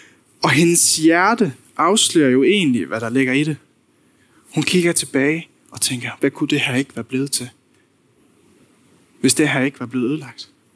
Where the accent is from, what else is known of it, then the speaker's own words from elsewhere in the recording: Faroe Islands; jeg er færing. På Færøerne, der har vi ikke lyn særlig ofte, så hver gang vi er i Danmark, så var det her virkelig en stor oplevelse for mig.